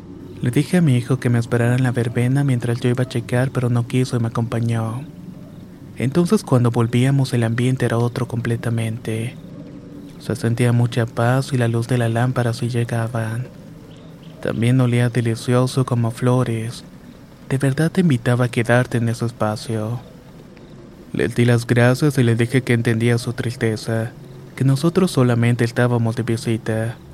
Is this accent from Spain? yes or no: no; San Pedro, Coahuila, Mexico; Soy de San Pedro, Coahuila y tengo 27 años.